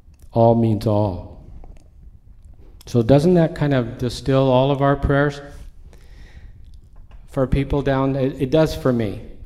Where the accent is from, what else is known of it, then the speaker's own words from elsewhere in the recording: United States; The most depressing day in my life as an American, and you don't have to agree with me